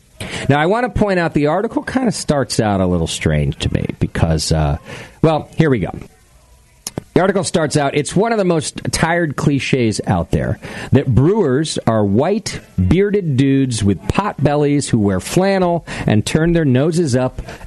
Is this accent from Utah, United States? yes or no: yes; Utah, United States; We're from Utah. We're proud to be from Utah.